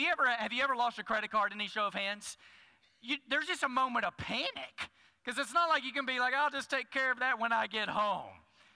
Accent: Dallas, Texas, United States; I grew up in Dallas a few years ago at Six Flags.

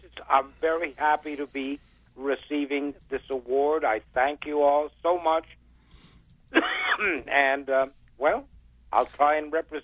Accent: Puerto Rico; now in New York, United States; when I came from Puerto Rico to New York, I experienced some of the prejudice of the cops. You know, to them we were a bunch of Puerto Ricans moving into a neighborhood

